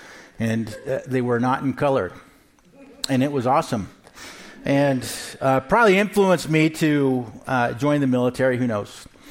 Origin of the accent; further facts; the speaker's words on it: Missouri, United States; Where I grew up in Southwest Missouri, there was a popular guy